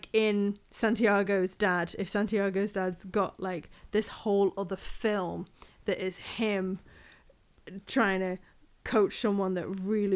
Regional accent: England, United Kingdom; oh, yeah, we're English, but we call everything soccer.

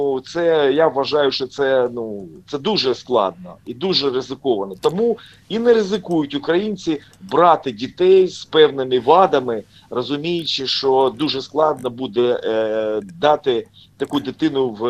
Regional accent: Kharkiv, Kharkiv Oblast, Ukraine; born there; я народився в Харкові, я вірмен

